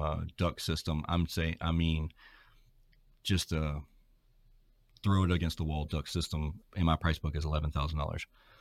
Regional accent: Georgia, United States; Yeah, I'm from South Georgia, so I don't know that my accent.

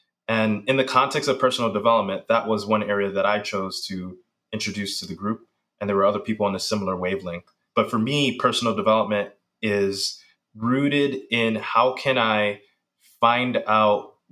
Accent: Bronx, New York, United States; And growing up in the Bronx, there were just so few resources around.

